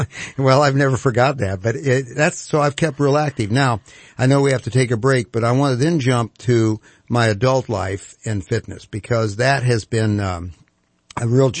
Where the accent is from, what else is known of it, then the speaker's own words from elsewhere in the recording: Compton, California, United States; Well, it goes back to when I was actually growing up in Compton, California. I was very, very active.